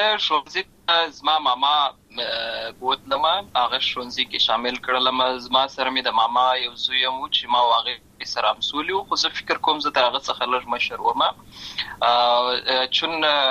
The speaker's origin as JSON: {"language": "Pashto", "town": "Lashkar Gah", "region": "Helmand", "country": "Afghanistan", "tie": "born there", "also_born_or_lived": "Uruzgan", "said": "زه په اصل کې د ورزغان ولایت یم اما زه په هلمند ولایت د شکرګا کې پیدا شوی یم اما د لوی سوې یم"}